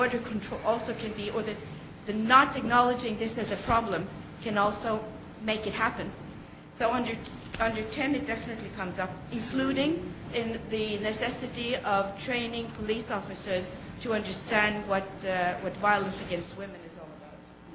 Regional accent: Norway; English is a second language; because I'm from Norway, and we have had some cases in Norway

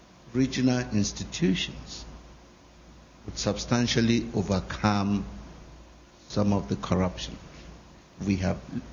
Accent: Cameroon; I'm from Cameroon in Central Africa.

